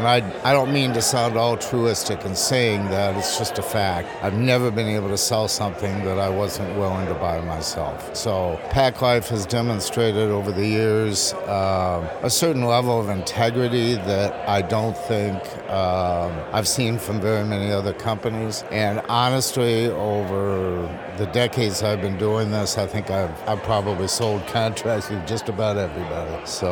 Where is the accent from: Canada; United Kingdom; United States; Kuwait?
United States; Detroit, Michigan; I'm from Detroit.